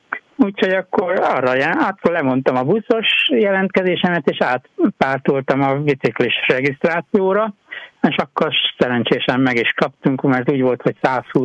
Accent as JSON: {"language": "Hungarian", "town": "Székesfehérvár", "region": "Fejér", "country": "Hungary", "tie": "born or raised there", "said": "Én mivel Székesfehérvárot nevelkedtem, úgyhogy ismerem a várost"}